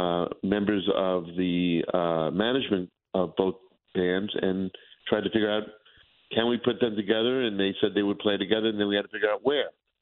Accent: New York, United States; I grew up in Westchester County, so we said, you know, let's look at New York.

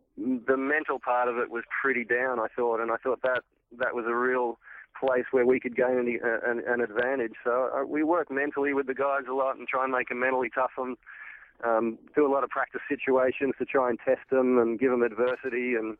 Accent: Australia; growing up in Australia

